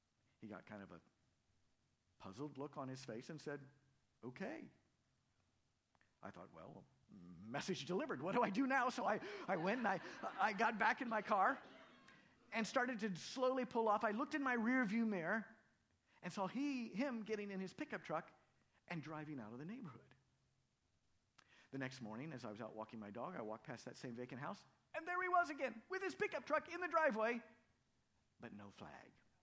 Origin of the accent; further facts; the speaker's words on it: United States; and I'm an American too